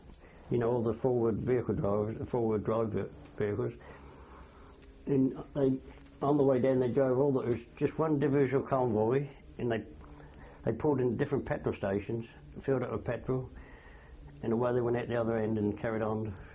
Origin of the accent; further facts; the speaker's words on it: Scotland, United Kingdom; Well, I come from Scotland.